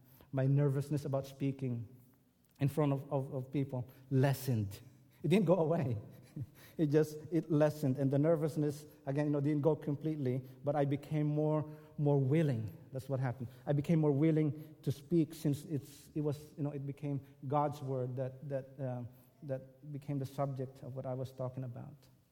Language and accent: English; Philippines; English is a second language; And at that time, my accent was very strong. I mean, I still have this very strong accent, I think, but that time, fresh from the Philippines, it was tough to understand myself when I listened to my video.